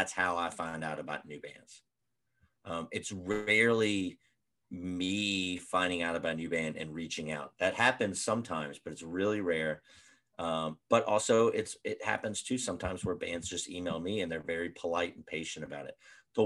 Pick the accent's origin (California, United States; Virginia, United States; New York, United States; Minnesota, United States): Virginia, United States; also born or lived in Florida; I think it's just for me growing up in Virginia and like loving certain types of hardcore